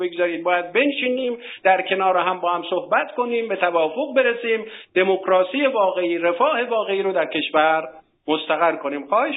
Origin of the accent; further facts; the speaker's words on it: Iran; و من به عنوان یک ایرانی که دو برادرم در جنگ بین ایران و عرب ها کشته شدن